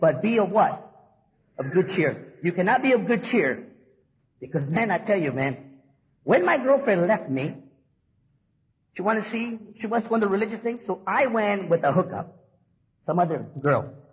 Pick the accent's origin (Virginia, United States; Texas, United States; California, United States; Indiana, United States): California, United States; Los Angeles; And yes, I'm from East LA.